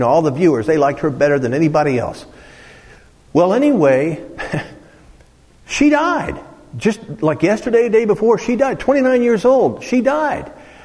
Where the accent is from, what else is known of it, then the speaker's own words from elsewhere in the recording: Dayton, Ohio, United States; See, I'm from Dayton, Ohio. The people in Dayton, Ohio need me to come to that place of fully comprehending my potential.